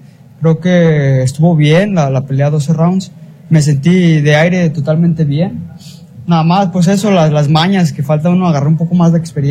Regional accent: Guadalajara, Jalisco, Mexico; siempre he sentido el apoyo de todo Guadalajara y creo que nunca va a faltar ese apoyo, que aquí crecí en Code Alcalde.

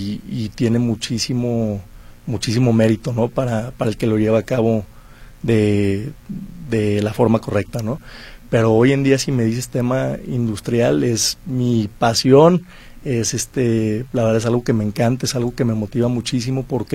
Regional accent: Guadalajara, Jalisco, Mexico; Yo estudié aquí, soy igual tapatío, estudié 15 años en el American School.

